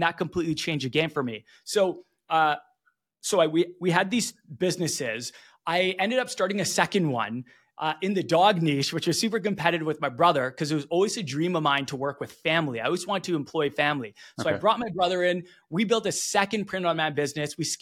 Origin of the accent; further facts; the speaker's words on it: Vancouver, British Columbia, Canada; We're from Vancouver originally, Vancouver, Canada.